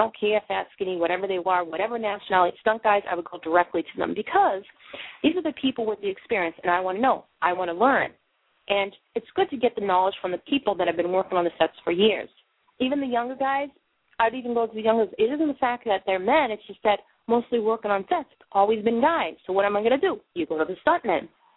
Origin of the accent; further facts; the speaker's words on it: Boston, Massachusetts, United States; accent: Boston; even my Boston accent, people are like, you need to get rid of that. I'm like, why?